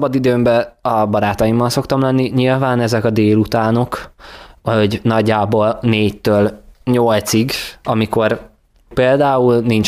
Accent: Budapest, Hungary; now in Kiskunhalas, Hungary; én szeretem a vidéki életet is, de viszont mellette nagyon szeretem a pesti életet is, nagyon szeretem a nyüzsgést, én ugye ebben nőttem föl.

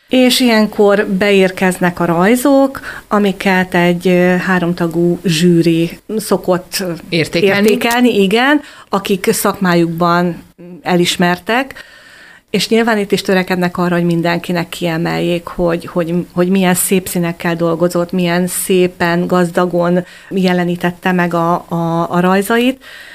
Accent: Hungary; igen, magyarok vagyunk

